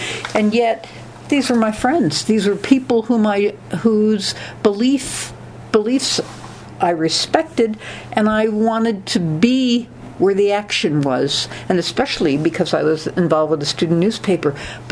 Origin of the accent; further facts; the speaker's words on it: Norwalk, Connecticut, United States; Norwalk, Connecticut.